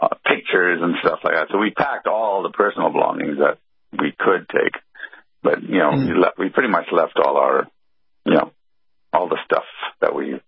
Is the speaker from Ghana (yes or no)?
yes; Ghana; also born or lived in Jamaica / Ethiopia / Sudan / Yemen; Well, I was born in Ghana, and I grew up in Jamaica, Ethiopia, Sudan, and Yemen.